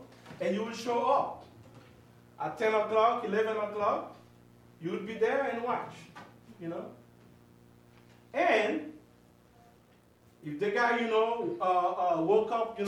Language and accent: English; Haiti; the time that when I grew up in Haiti